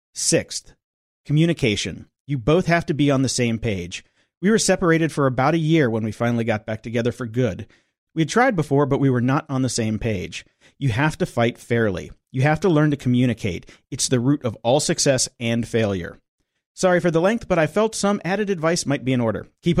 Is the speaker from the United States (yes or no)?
yes; California, United States; I grew up in the Bay Area.